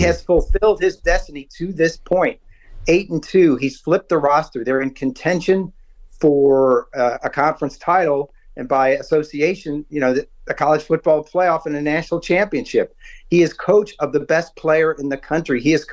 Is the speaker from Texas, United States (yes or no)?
no; St. Louis, Missouri, United States; I'm from St. Louis. I remember the Spinks hype and the hype over that fight.